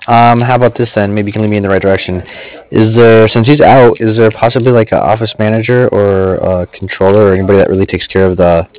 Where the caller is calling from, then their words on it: Cardiff, Wales, United Kingdom; I'm actually calling from Cardiff.